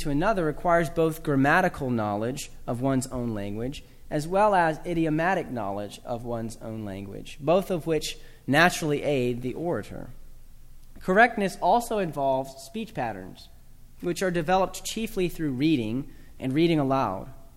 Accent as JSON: {"language": "English", "region": "the South", "country": "United States", "said": "I'm from the South, so I feel like I can make fun of the Southerners that may be in the room with me."}